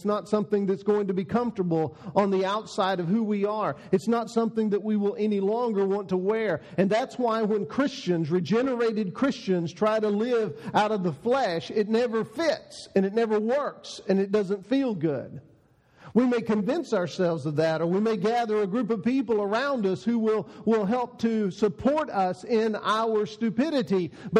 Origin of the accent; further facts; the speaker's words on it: Texas, United States; I didn't have any because I was growing up in Texas in those days